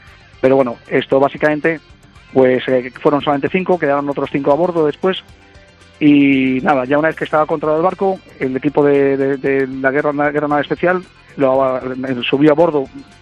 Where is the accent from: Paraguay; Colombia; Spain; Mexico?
Spain; Principalmente somos españoles